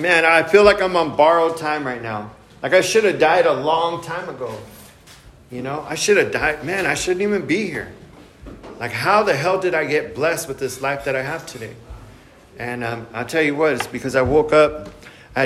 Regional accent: Santa Maria, California, United States; A lot of people don't know this, but I was born and raised in Santa Maria.

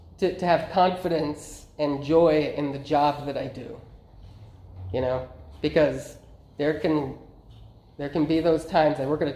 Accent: Ireland; well, I'm Irish, so you probably know what it is that I am, with generations and generations and generations of catechism.

